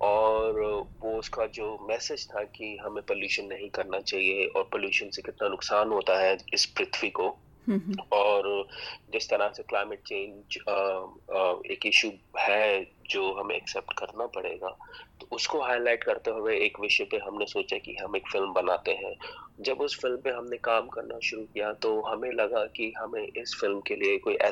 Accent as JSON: {"language": "Hindi", "region": "Punjab", "country": "India", "said": "मैं पंजाब से बिलोंग करता हूँ"}